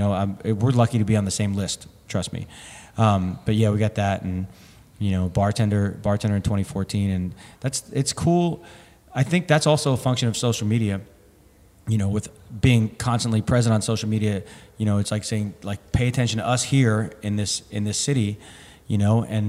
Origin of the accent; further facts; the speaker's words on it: New Jersey, United States; Just throwback to growing up in New Jersey, you know?